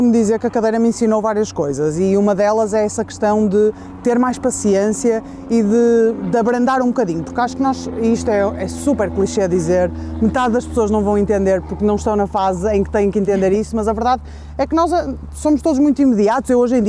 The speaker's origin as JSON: {"language": "Portuguese", "region": "Porto", "country": "Portugal", "said": "que eu sou do Porto"}